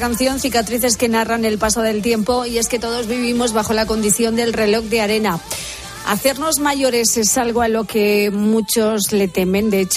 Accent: Spain; Pero fíjate qué optimistas somos, que los españoles los situamos a los 74

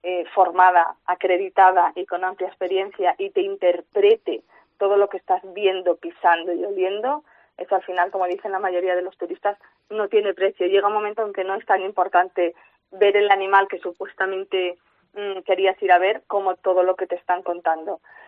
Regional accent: Fuentes del Narcea, Asturias, Spain; aquí en Fuentes del Narcea, que es de donde yo soy

